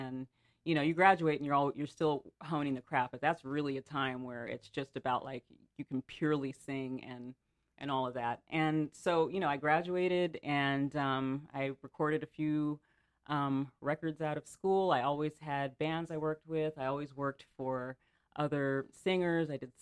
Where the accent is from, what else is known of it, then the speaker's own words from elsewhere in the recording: Rialto, California, United States; I grew up in Rialto, California. The school was called Bloomington Christian.